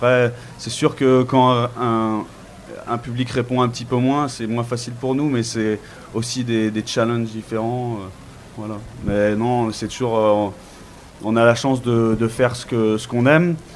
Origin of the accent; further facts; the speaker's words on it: Saint-Étienne, Auvergne-Rhône-Alpes, France; On vient de Saint-Étienne.